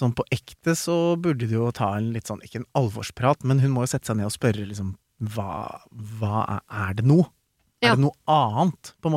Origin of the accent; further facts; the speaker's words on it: Skien, Telemark, Norway; Jeg kom jo egentlig fra Skien, så ja.